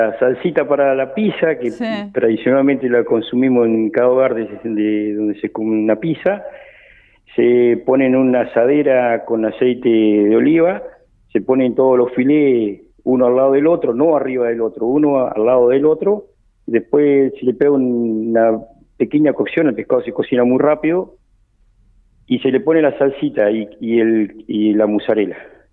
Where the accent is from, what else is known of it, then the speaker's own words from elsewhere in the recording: San Antonio, Río Negro, Argentina; somos nacidos y criados acá en San Antonio, somos una familia de pioneros de San Antonio, mis abuelos, mis padres. No, somos de la pesca, un poco de la familia ferroviaria